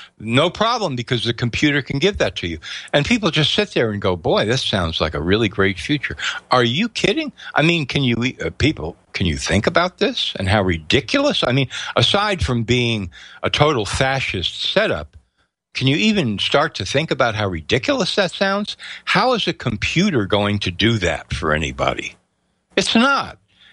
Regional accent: France; I was raised in France, and so if I consider myself French

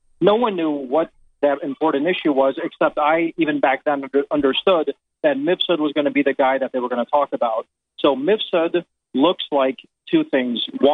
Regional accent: Chicago, Illinois, United States; You know, I'm originally from Chicago, so I was watching Sosa hit those home runs.

